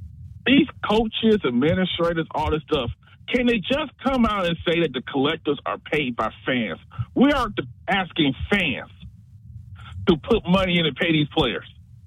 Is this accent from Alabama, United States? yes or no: yes; Alabama, United States; Because I remember, like, growing up in Alabama, most kids went there from, like, the Southeast.